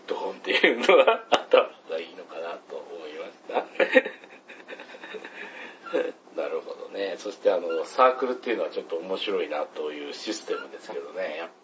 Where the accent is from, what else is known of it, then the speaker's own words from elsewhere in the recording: Kansai, Japan; うち地元関西だったりするんですけど、